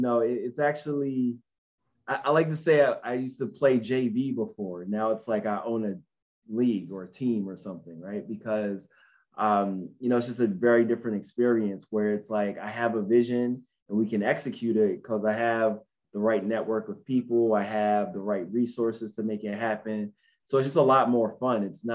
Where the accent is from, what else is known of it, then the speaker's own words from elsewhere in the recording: Philadelphia, Pennsylvania, United States; now in Brooklyn, United States; I'm originally from Philadelphia, North Philadelphia, to be exact. I live in Brooklyn now.